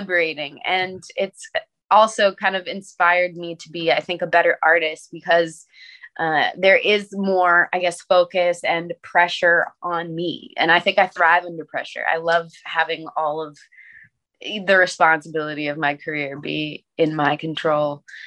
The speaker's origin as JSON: {"language": "English", "region": "Kentucky", "country": "United States", "tie": "born there", "said": "Yeah, I was born in Kentucky. I didn't actually grow up there though"}